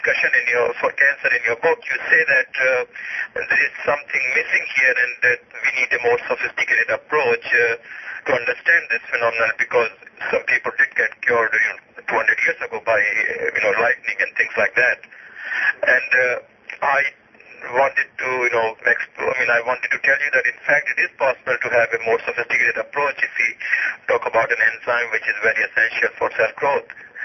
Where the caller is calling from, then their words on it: Los Angeles, California, United States; I'm calling you from Los Angeles.